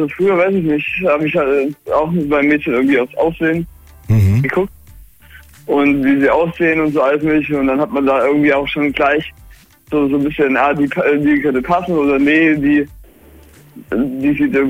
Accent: Sindelfingen, Baden-Württemberg, Germany; Also ich komme aus Sinnefing, das liegt in der Nähe bei Stuttgart.

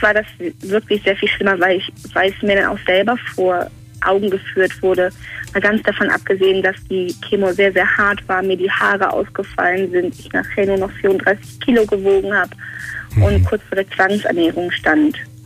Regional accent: Cologne, North Rhine-Westphalia, Germany; Er ist weit weg, der ist in meiner Heimatstadt Köln.

